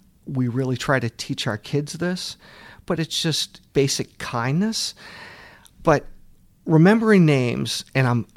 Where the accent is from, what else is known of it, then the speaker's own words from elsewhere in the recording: Boston, Massachusetts, United States; So I think I mentioned I grew up in the Boston area, and most people in Boston have had some pain over the years.